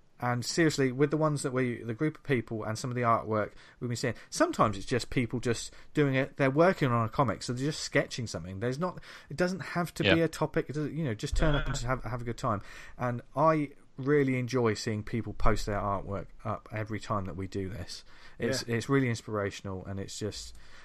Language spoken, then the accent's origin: English; United Kingdom; I'm British, aren't I?